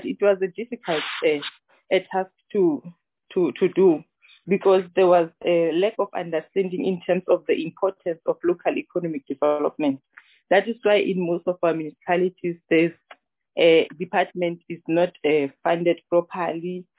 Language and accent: English; Machabeng, Free State, South Africa; because I'm from Machabeng, where the economy was booming many years ago.